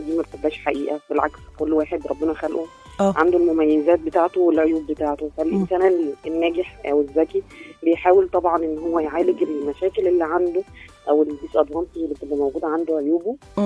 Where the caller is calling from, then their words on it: 6th of October City, Giza Governorate, Egypt; من اكتوبر.